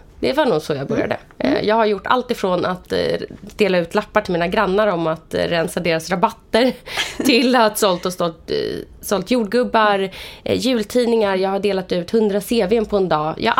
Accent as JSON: {"language": "Swedish", "town": "Vallentuna", "region": "Stockholm County", "country": "Sweden", "tie": "born or raised there", "said": "Jag kommer från uppväxt i Vallentuna. Jag lämnade Vallentuna i 2 år, men nu är jag faktiskt tillbaka där. Uppväxt med min mamma och min pappa, men som är skilda sedan jag var liten. Ensam barn"}